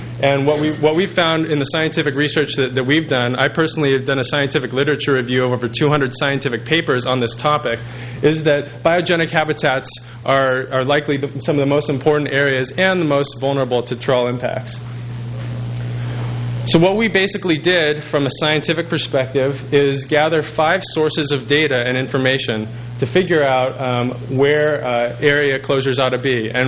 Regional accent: California, United States; I grew up in the Southern California coast.

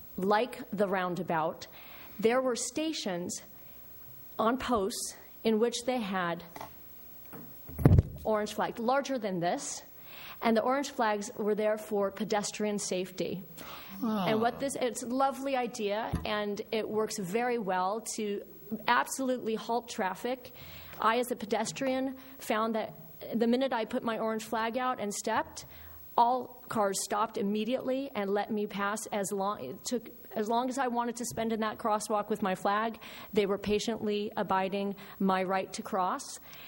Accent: East Coast, United States; I come from the East Coast. We call them rotaries there.

